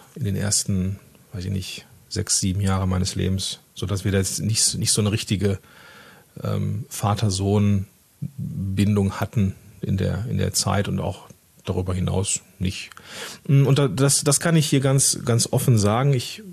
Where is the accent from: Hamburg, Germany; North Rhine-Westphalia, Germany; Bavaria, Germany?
North Rhine-Westphalia, Germany; Moers; born there; Ich bin geboren worden in Moers am Niederrhein, einem Zweistromland. Niederrhein und also Rhein und Ruhr, das ist so meine Hood. Und geboren Anfang der 80er Jahre, 1981 im April